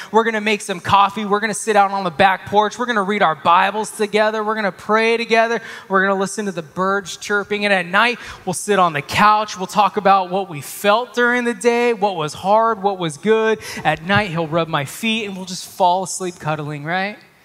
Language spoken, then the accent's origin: English; United States; But we're American, so we'll just say hesed.